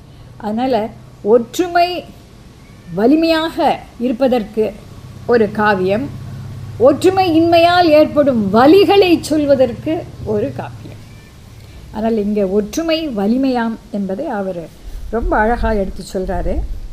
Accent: Sri Lanka; நானும் தமிழ் தான், ஆனால் நான் இலங்கை தமிழன்.

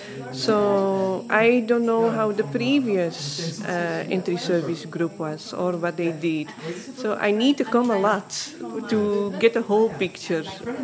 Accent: Belgium; I'm from Belgium. Yes.

